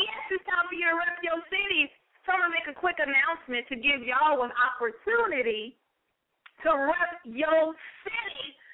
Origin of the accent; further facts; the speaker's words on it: United States; So I am an American, proud to be. God bless America.